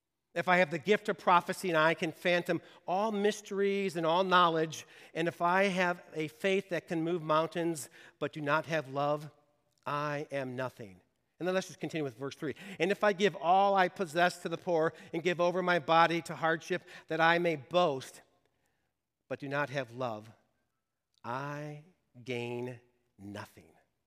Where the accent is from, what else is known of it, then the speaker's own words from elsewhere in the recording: Detroit, Michigan, United States; at least when I grew up in Detroit, you know, talk is cheap.